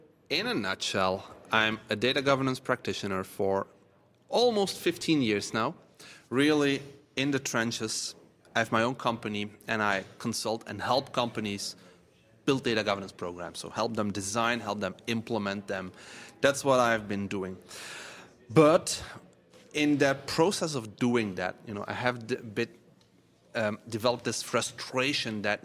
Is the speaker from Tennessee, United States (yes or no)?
yes; Tennessee, United States; No. It's I'm from Tennessee.